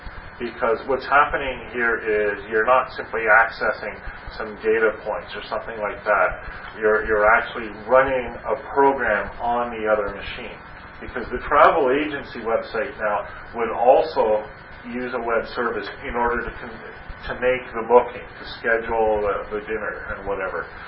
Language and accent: English; Canada; It's just being Canadian, I'm very sensitive about how I phrase that.